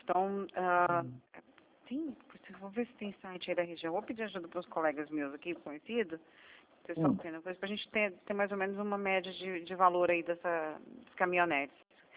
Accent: Vitória, Espírito Santo, Brazil; now in São Paulo, Brazil; Pra Vitória, no Espírito Santo.

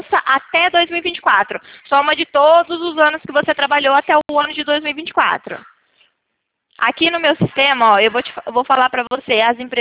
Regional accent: Cornélio Procópio, Paraná, Brazil; Eu sou de Cornélio Procópio, pertinho de Londrina.

